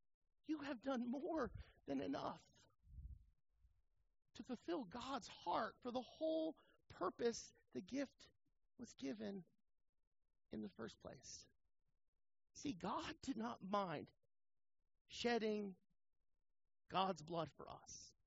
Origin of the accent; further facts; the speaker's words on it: New Mexico, United States; I grew up in New Mexico, folks. You know, seafood comes at a premium. We don't eat a lot of that in New Mexico.